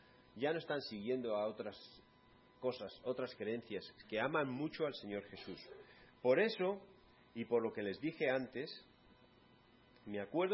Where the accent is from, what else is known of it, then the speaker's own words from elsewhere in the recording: Spain; Y los que somos españoles, criados españoles, educados españoles, en colegios españoles, y que hemos recibido la enseñanza española